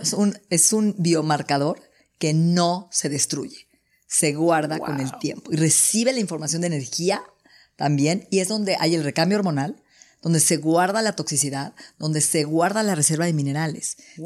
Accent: Mexico; y no porque soy mexicana, lo digo

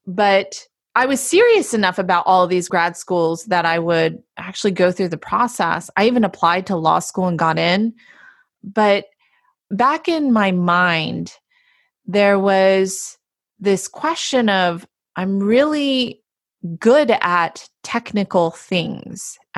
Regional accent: Palo Alto, California, United States; I'm from Palo Alto, so I kind of knew what venture capital was

